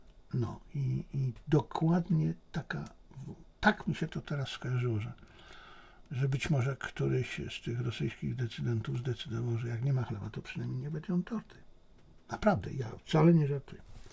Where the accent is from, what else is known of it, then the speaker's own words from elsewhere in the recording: Bielcza, Lesser Poland, Poland; cenię sobie wspomnienia z tej mojej wioski, z tej mojej Bielczy Tarnowskiej, pod Tarnowskiej